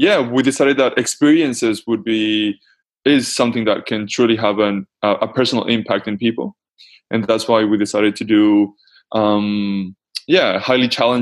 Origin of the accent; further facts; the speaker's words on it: Venezuela; I grew up in Venezuela, and my mom is a marine biologist.